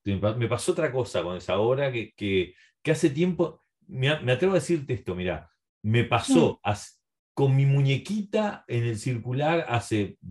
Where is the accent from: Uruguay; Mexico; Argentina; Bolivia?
Uruguay; Montevideo; yo en realidad soy del Cerro y yo solo sé diferenciar del Cerro